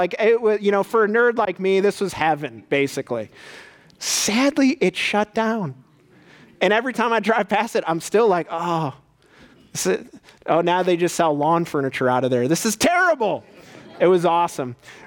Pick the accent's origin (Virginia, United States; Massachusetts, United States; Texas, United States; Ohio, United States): Ohio, United States; Strongsville; When I was like about 14, I grew up in Strongsville